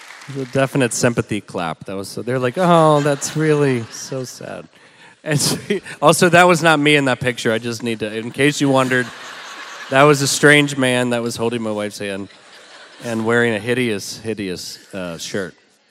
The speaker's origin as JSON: {"language": "English", "town": "Montgomery", "region": "Alabama", "country": "United States", "said": "So anyway, we're from the South originally. I'm from Montgomery, Alabama."}